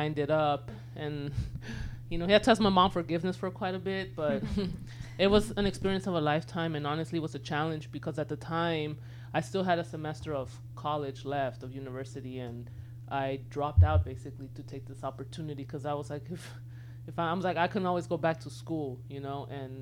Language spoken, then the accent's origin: English; El Salvador; first language Spanish; English is a second language; I'm actually a Spanish-speaking person. Like, Spanish is my first language. But when I got to Spain, I was like, what the hell have I been speaking my whole life?